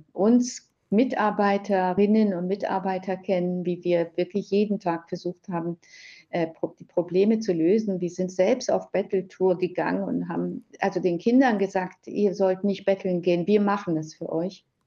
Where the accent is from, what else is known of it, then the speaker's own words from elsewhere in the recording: Germany; Also ich bin in Deutschland ja groß geworden.